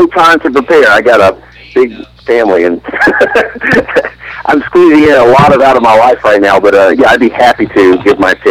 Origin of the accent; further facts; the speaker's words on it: the South, United States; growing up in the South, for some reason, water divination is a granted around here.